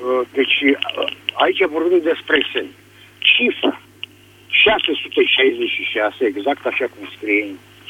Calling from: Bucharest, Romania; Din București

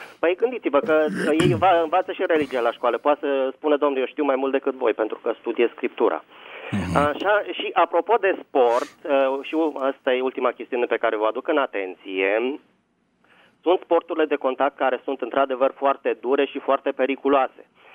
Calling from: Bucharest, Romania; din București.

